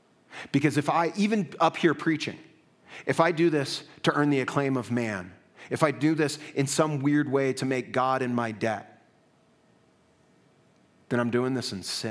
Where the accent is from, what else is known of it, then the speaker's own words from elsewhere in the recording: Texas, United States; I'm a Texan, so I'm prone to air conditioning.